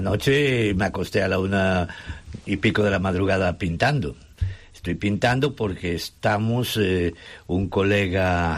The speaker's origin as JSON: {"language": "Spanish", "region": "Galicia", "country": "Spain", "said": "Y como yo soy muy viajero, como buen gallego y aventurero, pues ni me lo pensé."}